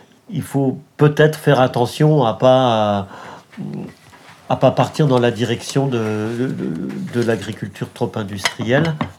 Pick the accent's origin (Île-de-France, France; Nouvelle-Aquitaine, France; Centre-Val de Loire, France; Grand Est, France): Île-de-France, France; moi, je viens de la Brie.